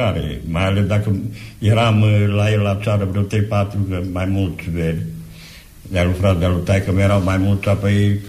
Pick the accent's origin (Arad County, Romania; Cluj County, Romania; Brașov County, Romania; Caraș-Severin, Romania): Cluj County, Romania; Cluj; Eu deloc sunt din Cluj.